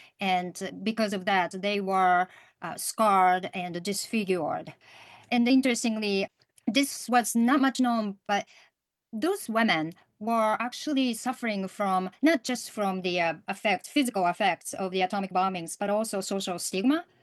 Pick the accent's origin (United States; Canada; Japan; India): Japan; Hiroshima; Growing up in Hiroshima, and especially in the 70s, 80s, there were still lots of nuclear tests going on.